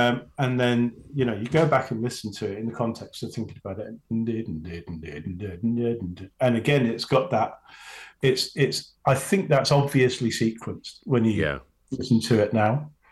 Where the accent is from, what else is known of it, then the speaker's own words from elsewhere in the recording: London, United Kingdom; also born or lived in Stoke-on-Trent; My home county is really London, because that's where I've grown up from the age of 11. But I was not born in London. I was born in Stoke-on-Trent.